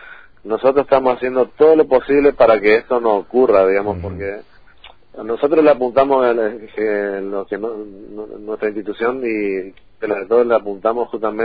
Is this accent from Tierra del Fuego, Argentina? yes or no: yes; Ushuaia, Tierra del Fuego, Argentina; todo lo que somos de Ushuaia.